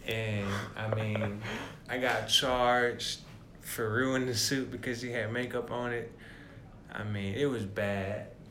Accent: Perry, Georgia, United States; It's in my hometown of Perry, Georgia.

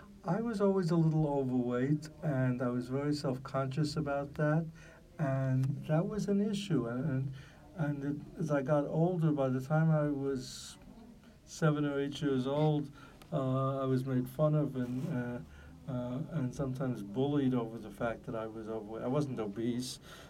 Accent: Whitestone, New York, United States; also born or lived in Brooklyn; I was born in Crown Heights, Brooklyn, and my folks bought a house in Whitestone, Queens County, which I grew up in.

